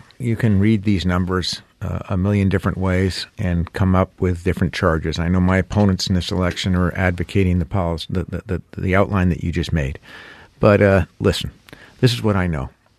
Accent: Vermont, United States; As I'm sure many know, I'm from Windham County.

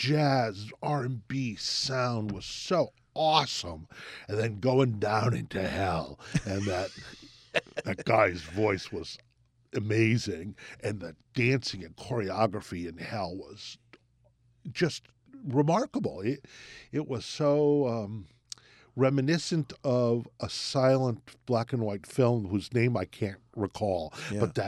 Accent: New York, United States; also born or lived in New Haven; You know, I grew up in Metro New York and New Haven, but I felt like an upstater or a Midwesterner.

